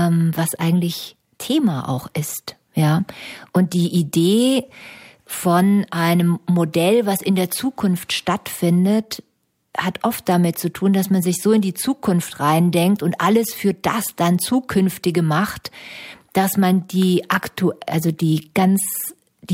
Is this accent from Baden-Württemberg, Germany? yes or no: yes; Stuttgart, Baden-Württemberg, Germany; das ist ja schon so ein schwäbischer Name, ne? Also ich komme auch aus dem Schwabenlande, bin in Stuttgart groß geworden als Kommunistenkind in den 60er Jahren